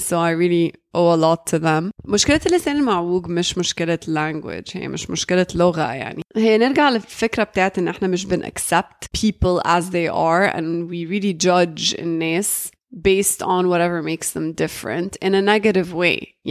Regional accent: Jeddah, Makkah Province, Saudi Arabia; first language Arabic; English is a second language; I grew up speaking Arabic, and because I grew up in Jeddah in Saudi Arabia around so many different Arabic dialects, we ended up all speaking English. So we ended up acquiring a really strong English accent.

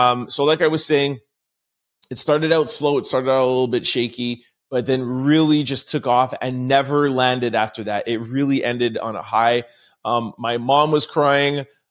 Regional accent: Jamaica; growing up as a Jamaican kid. Both my parents are Jamaican. My dad was born in Kingston. My mom was born in Manchester, Mandeville, Jamaica.

